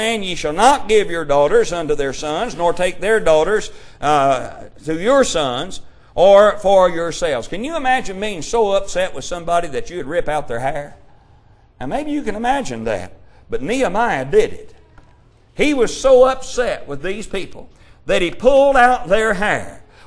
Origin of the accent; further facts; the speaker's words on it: Kentucky, United States; Of course, growing up in Kentucky, Kentucky and Indiana, our rivals, Kentucky is a big thing for basketball.